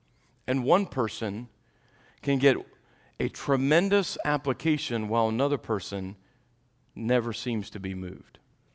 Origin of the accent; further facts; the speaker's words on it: Ohio, United States; I grew up in Ohio, and every winter, we would go around and we would put plastic on the windows.